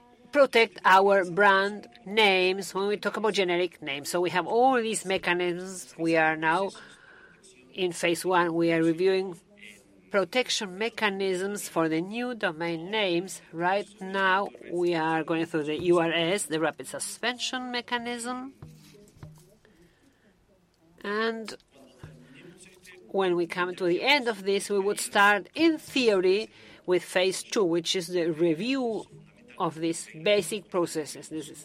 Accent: Argentina; I'm from Argentina. I'm going to speak Spanish for once.

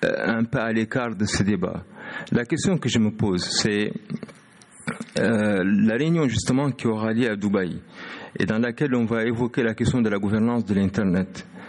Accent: Mauritania; je viens de la Mauritanie.

